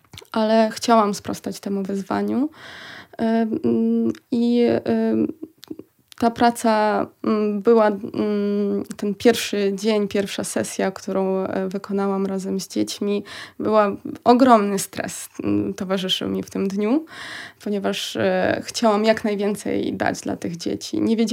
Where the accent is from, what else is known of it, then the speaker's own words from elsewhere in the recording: Kamianets-Podilskyi, Khmelnytskyi Oblast, Ukraine; Polish is a second language; moved away as an adult; now in Poland; Ja pochodzę z Kamieńca Poloskiego i właśnie z tego miasta wyjeżdżałam. Jest to miasto w zachodniej części Ukrainy, więc to było bliżej granicy.